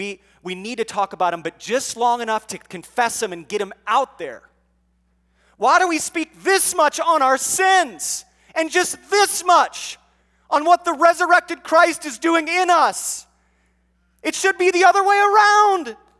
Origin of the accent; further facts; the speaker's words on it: Ohio, United States; Because, you know, I'm from Buckeye country. And in Columbus, Ohio, people